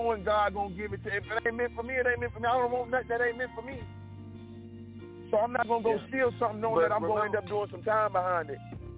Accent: Florida, United States; also born or lived in California; I'm from Florida, so I done did the best cocaine you can think of. I done did the most ecstasy. Come on, I done did it. I done lived in California, smoked some of the best of weed you could ever smoke.

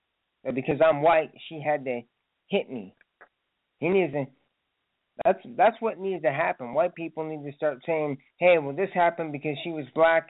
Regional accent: Indiana, United States; I'm from Indiana, and we have Lafayette and West Lafayette.

